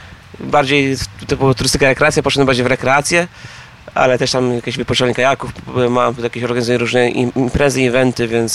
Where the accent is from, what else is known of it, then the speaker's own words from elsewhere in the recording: Piła, Greater Poland Voivodeship, Poland; born there; Tak, tutaj no to urodzenie, tutaj urodziłem się, mieszkam i działam.